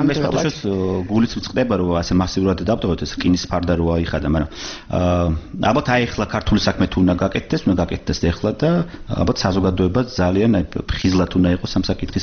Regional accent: Tbilisi, Georgia; მე ვარ საქართველოს შვილი, გაზრდილი ვარ. საქართველოს თბილისის და საქართველოს ყაიდაზე

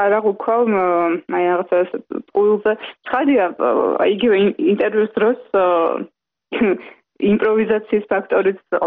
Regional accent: Tbilisi, Georgia; born or raised there

